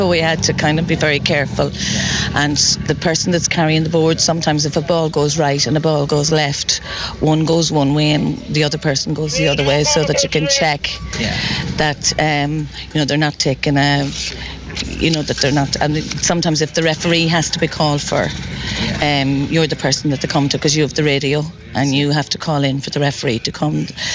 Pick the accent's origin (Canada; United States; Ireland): Ireland; Carrick-on-Shannon, Connacht; moved away; I'm originally from Carrick and Shannon, so I'm up here 35 years